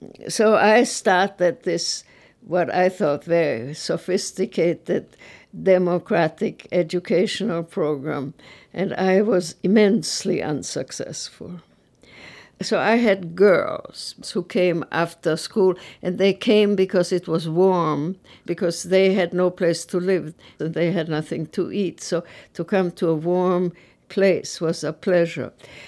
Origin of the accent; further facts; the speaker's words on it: Prague, Czechia; moved away; also born or lived in Innsbruck, Austria; My family moved to Prague when I was a few months old, so I never really lived in Austria, but I had an Austrian passport.